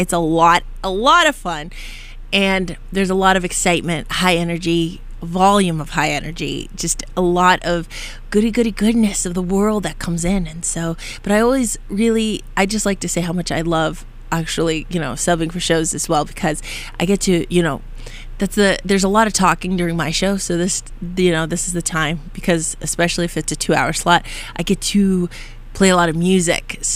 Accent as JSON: {"language": "English", "town": "Boston", "region": "Massachusetts", "country": "United States", "said": "Yeah, I'm originally from Boston, hence"}